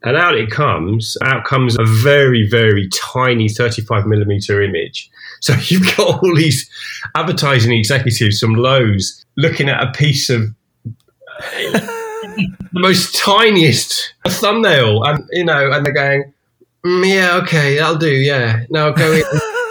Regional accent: United Kingdom; being a Brit

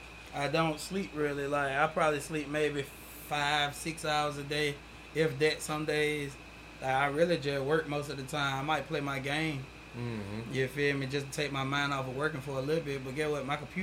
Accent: Montgomery, Alabama, United States; also born or lived in Birmingham, Alabama; I was born in Birmingham, raised in Montgomery.

